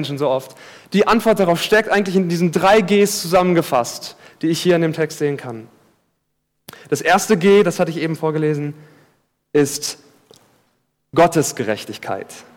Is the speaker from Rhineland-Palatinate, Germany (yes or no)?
no; Giessen, Hesse, Germany; ich komme aus Gießen, das muss ich kurz erwähnen